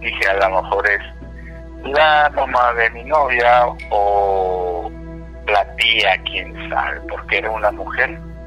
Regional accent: Cerro Azul, Veracruz, Mexico; Yo soy de Cerro Azul, Veracruz

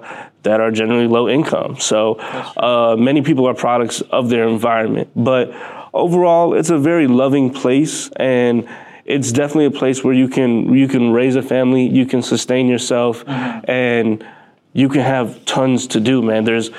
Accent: Waukegan, Illinois, United States; So yeah, I'm from Waukegan, Illinois, and I was raised mostly by like a combination of my grandparents and mother. I loved growing up in Waukegan, man.

